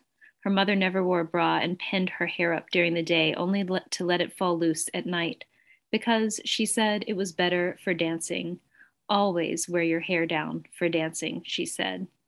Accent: the South, United States; moved away as an adult; now in Vermont, United States; I grew up in the South and I lived there for 30 years. And then I moved to Vermont right when I started publishing at about age 29 or 30.

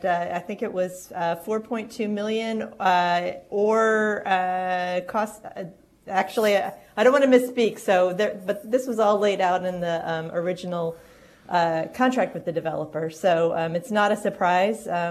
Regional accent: Indiana, United States; I do, and I grew up in Indiana. I was at Indiana University when they won the title

